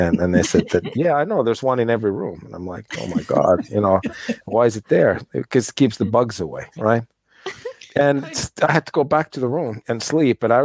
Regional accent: United States; I think it's growing up in the States, I remember my parents, my friends were always teasing me because it sounds weird

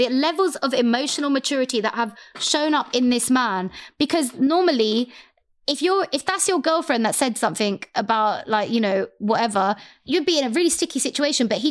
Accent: United Kingdom; Like, being British, we don't brag about things and we don't sell ourselves in the way that Americans sell themselves.

